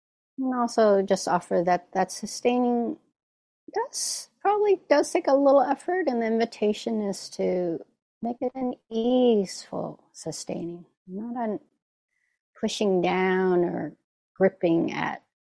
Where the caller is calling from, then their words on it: San Francisco, California, United States; I'm zooming in from Ramatushland, otherwise known as San Francisco.